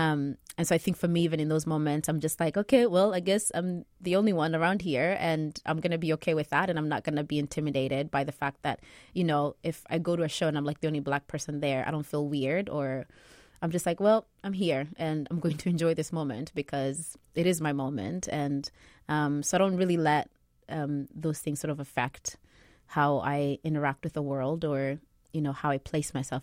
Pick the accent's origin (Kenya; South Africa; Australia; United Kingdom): Kenya; moved away; growing up in Kenya, I was black and that's it.